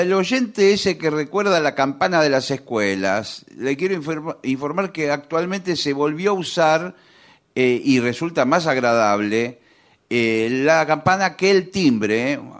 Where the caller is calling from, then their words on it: Montevideo, Uruguay; de Montevideo. Escucho el programa desde hace unos años y me encanta.